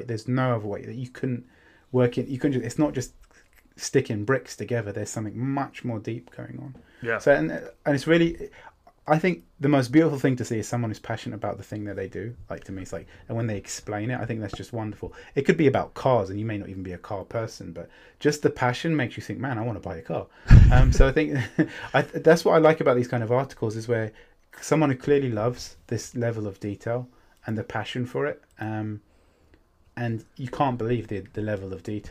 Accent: United Kingdom; I'm British

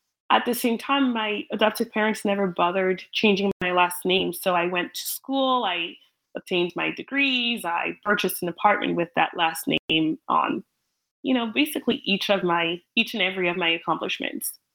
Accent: Cameroon; English is a second language; also born or lived in England; now in United States; Cameroon, but moving to England, yes, immediately I very much felt, you know, like a fish out of water. I didn't speak English. The culture was very different than French culture.

